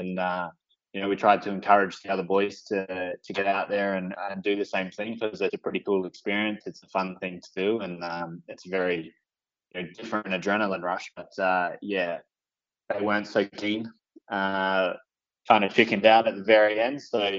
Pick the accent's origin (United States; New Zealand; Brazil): New Zealand; being a Kiwi, and, you know, I was only born down the road.